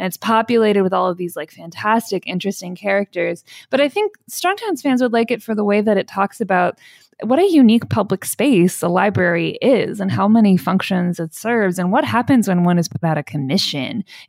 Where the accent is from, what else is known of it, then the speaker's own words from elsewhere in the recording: Ohio, United States; But the author is from very close to where I grew up outside of Cleveland, Ohio.